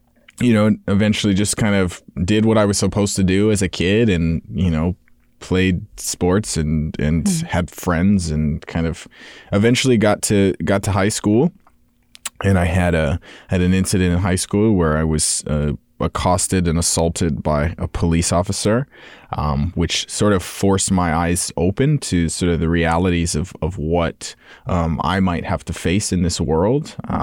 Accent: St. Paul, Minnesota, United States; I was born and raised in St. Paul for a good portion of my life and eventually had the opportunity and the privilege to move out to, you know, the suburbs

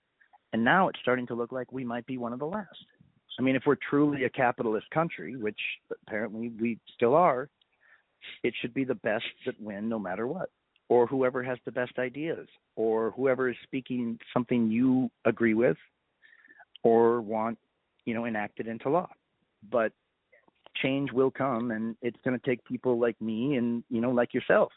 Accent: Minnesota, United States; I know I say soda even though I'm from Minnesota. It's weird.

